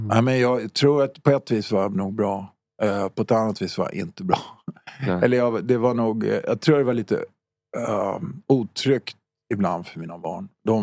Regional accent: Stockholm, Stockholm County, Sweden; radhus i Farsta 65. Och då var jag 5 år. Ja, så min uppväxt var i Farsta.

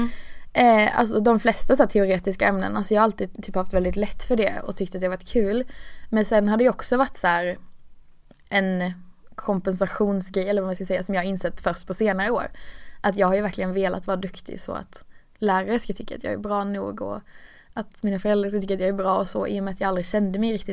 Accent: Skåne, Sweden; så var jag i Helsingborg typ ganska nära då där jag kommer ifrån

